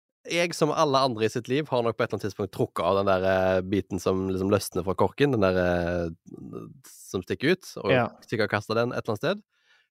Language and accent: Norwegian; Western Norway, Norway; som vestlending så har vi jo litt erfaring med å gå med paraply og vet litt hvordan vinden oppfører seg rundt hjørner